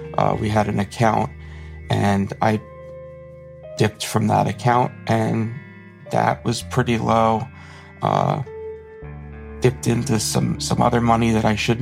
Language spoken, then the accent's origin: English; New Jersey, United States; I'm from New Jersey.